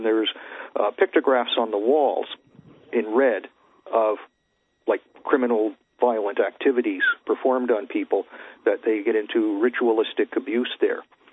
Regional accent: Canada; I'm from Canada.

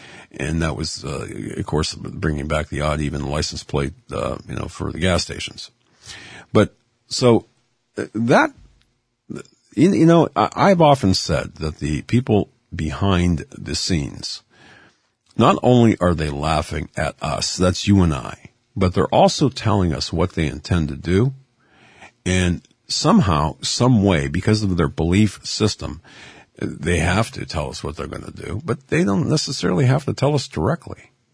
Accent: Erie, Pennsylvania, United States; she was in a mental ward in a hospital here in my hometown of Erie, Pennsylvania.

